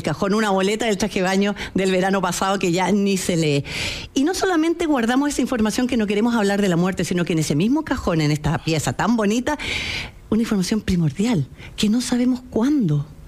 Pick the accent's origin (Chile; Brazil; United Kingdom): Chile; ¿Somos felices los chilenos?